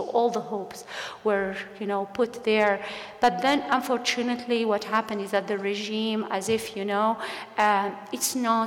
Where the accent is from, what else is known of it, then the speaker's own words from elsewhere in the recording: Tunisia; now in Canada; I'm from Tunisia